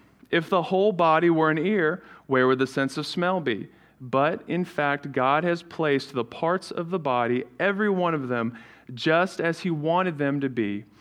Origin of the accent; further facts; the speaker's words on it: New Zealand; I remember when I was growing up in New Zealand on the mission field. My dad is obviously still a minister, but we grew up in New Zealand.